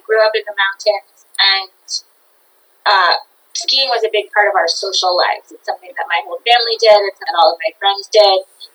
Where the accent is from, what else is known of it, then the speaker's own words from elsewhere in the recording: United States; I grew up in Tahoe, and I had skied all my life